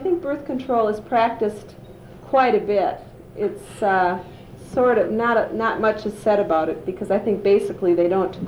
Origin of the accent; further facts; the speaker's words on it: United States; But there are a lot of jobs at the consulate, and because I'm an American, I can't get it.